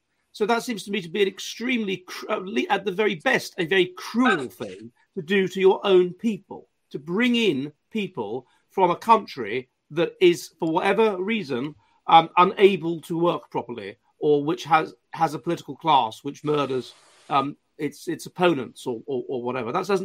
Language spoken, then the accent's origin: English; England, United Kingdom; Why do we, as English people, have any moral obligation to other people?